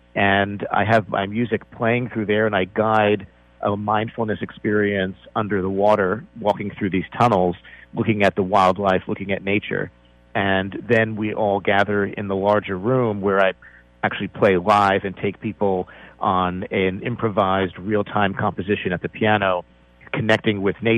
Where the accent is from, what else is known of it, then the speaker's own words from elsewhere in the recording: New York, United States; Well, you know, I'm from New York originally, so I brought it to Central Park